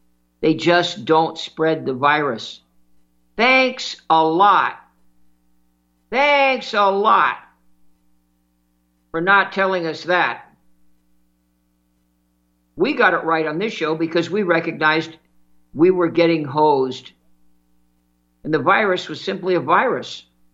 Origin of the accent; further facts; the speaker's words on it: Malibu, California, United States; also born or lived in New York City / Florida; I'm not here for the fabulous head high waves that I grew up in Malibu and the Palisades. That's not here.